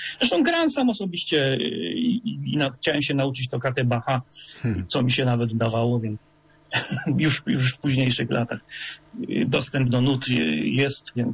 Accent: Chrzanów, Lesser Poland, Poland; zostałem zapisany, zresztą chciałem być zapisany do szkoły muzycznej pierwszego stopnia tutaj u nas w Chrzanowie na fortepian.

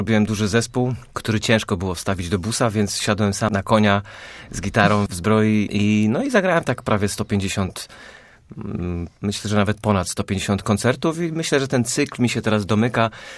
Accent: Rakoniewice, Greater Poland Voivodeship, Poland; Tak, to moje rodzinne miasto, tam jeszcze cały czas rodzice

